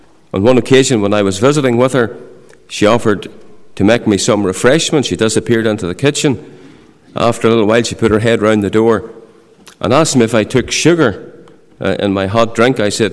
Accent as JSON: {"language": "English", "town": "Saintfield", "region": "Northern Ireland", "country": "United Kingdom", "tie": "born or raised there", "also_born_or_lived": "Carryduff", "said": "I was brought up between Saintfield and Carriduff in an area down there known as the Ockley Hill. I was brought up in the Presbyterian Church."}